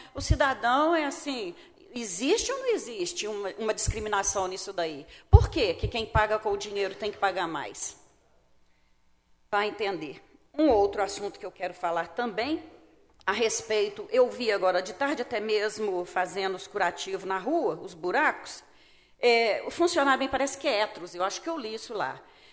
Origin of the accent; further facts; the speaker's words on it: Brazil; Com todo respeito, eu sou brasileira